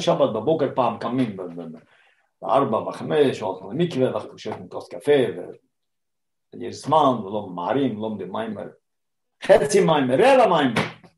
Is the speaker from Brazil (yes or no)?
no; Toronto, Ontario, Canada; אני זוכר, אני הייתי ילד, הגעתי לטורונטו, אני גדלתי בטורונטו.